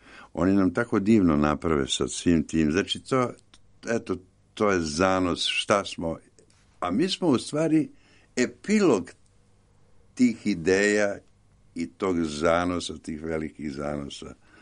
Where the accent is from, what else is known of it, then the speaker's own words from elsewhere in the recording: Belgrade, Serbia; Inače sam odrastao na Dorćolu i sve se to dešavalo u moje neposrednoj blizini